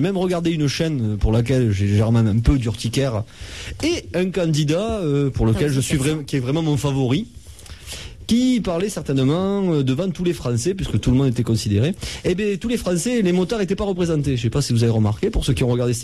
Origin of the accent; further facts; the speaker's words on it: France; puisqu'ils passent devant les Français, nous sommes des Français